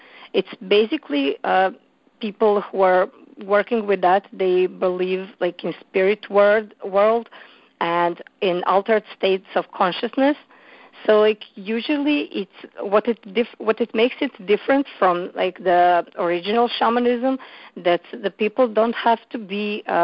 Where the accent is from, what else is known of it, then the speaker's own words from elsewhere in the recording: Belgrade, Serbia; English is a second language; at the moment, I'm in Barcelona because originally I'm from Serbia, so like I live in Belgrade, Serbia